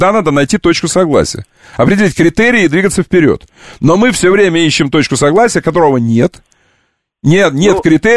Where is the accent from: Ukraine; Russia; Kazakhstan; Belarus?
Ukraine; Kerch, Crimea; born there; Ну, хорошо, я родился в Керчи, это правда.